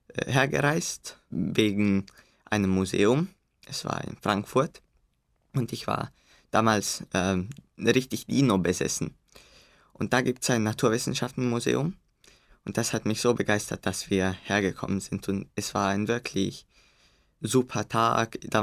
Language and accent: German; Nové Zámky, Nitra Region, Slovakia; German is a second language; komme aus der Slowakei, aus der Stadt Nowe Sámky. Ich wurde im Jahr 2000 geboren. Ich besuche das Gymnasium in Nowe Sámky.